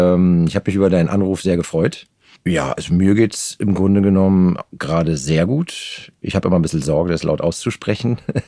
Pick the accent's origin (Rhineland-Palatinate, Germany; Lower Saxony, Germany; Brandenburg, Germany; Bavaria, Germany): Brandenburg, Germany; Geltow; also born or lived in Potsdam; Und den Rest meiner Kindheit habe ich in Geltow verbracht. Das ist kurz vor Werder.